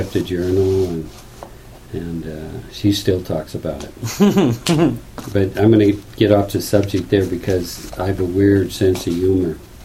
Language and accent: English; Illinois, United States; I'm from Illinois.